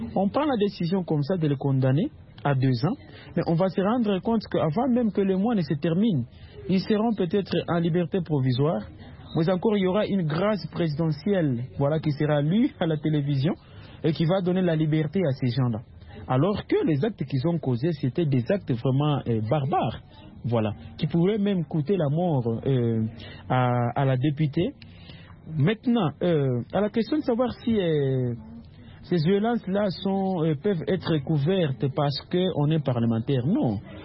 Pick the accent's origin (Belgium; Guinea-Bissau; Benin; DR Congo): DR Congo; Même chez nous en RDC